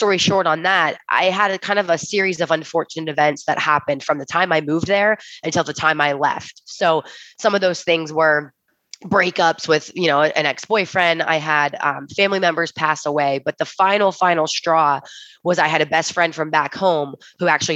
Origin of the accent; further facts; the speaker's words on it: Ohio, United States; So, sometimes I say I'm from Pittsburgh, sometimes I say I'm from Ohio, but I was raised in the state of Ohio.